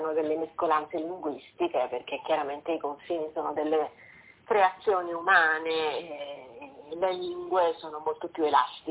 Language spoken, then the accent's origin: Italian; Vicenza, Veneto, Italy; born there; now in Rome, Italy; io sono un grande miscuglio perché sono nata a Vicenza, non solo perché i miei genitori si trovavano lì, e poi nelle mie vene scorre sangue un po' piemontese, un po' napoletano e un po' umbro, e poi vivo a Roma da un sacco di tempo, per cui mi considero romana.